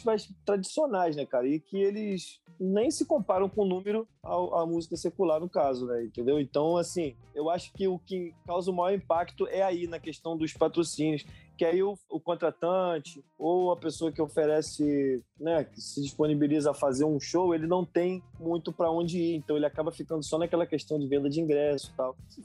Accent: Rio de Janeiro, Brazil; Eu sou do interior do Rio, eu vim pro Rio de Janeiro pra tentar ser músico, né?

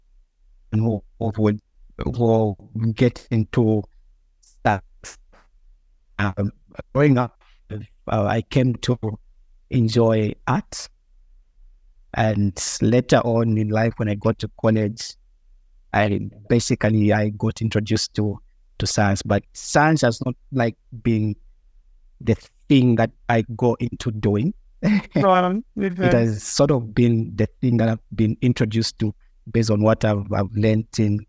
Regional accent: Zambia; I'm a biomedical engineering technologist, and I'm from Zambia.

